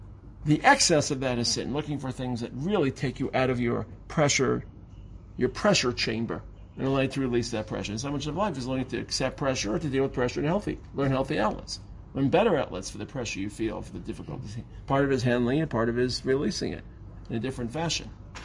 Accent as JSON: {"language": "English", "town": "Brooklyn", "region": "New York", "country": "United States", "tie": "born or raised there", "said": "I grew up in Brooklyn. A lot of boundaries. I took the subway home from school."}